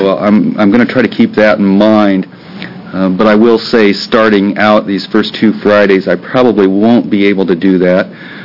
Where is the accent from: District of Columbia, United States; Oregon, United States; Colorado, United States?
Oregon, United States; Eugene; I'm from District 8, which is Eugene